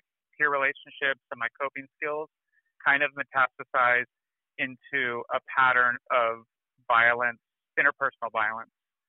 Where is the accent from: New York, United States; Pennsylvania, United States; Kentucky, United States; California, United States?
California, United States; Napa; I grew up in Napa, California, and fairly closeted, both in my gender identity and sexuality.